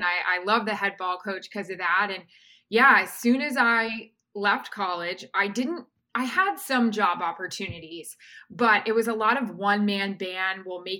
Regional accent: San Antonio, Texas, United States; also born or lived in Maine; And growing up in San Antonio before my dad went up the ladder to Tampa, we were in Maine and we were in San Antonio.

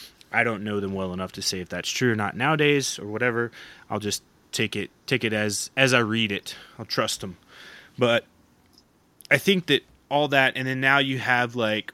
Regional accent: Oklahoma, United States; because growing up in Oklahoma, it was still that traditional

